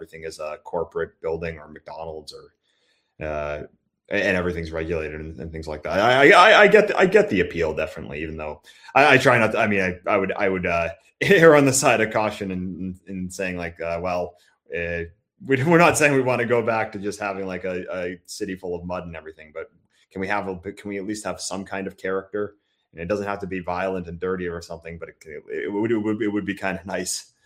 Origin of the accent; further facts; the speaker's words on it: Toronto, Ontario, Canada; I mean, that's what Toronto is these days, my hometown.